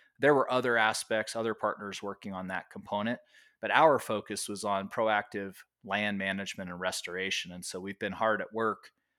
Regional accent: Las Vegas, Nevada, United States; my childhood growing up in Nevada, right? I grew up in Las Vegas, so, you know, some might not consider that Nevada, but for me, it was Nevada

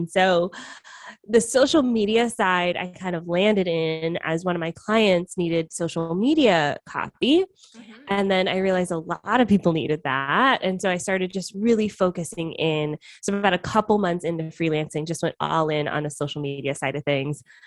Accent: Atlanta, Georgia, United States; moved away as an adult; now in Canada; Yeah, so part of that was why I moved to Canada in the first place. I'm originally from the US.

